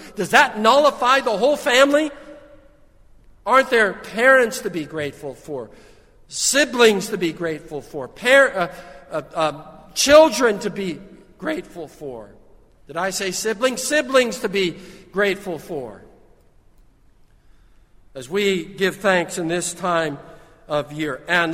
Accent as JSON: {"language": "English", "town": "Los Angeles", "region": "California", "country": "United States", "tie": "born or raised there", "lives_now": "Savannah, United States", "said": "That is absolutely hilarious. You people think the traffic is bad. I grew up in Los Angeles. You don't know what bad traffic is."}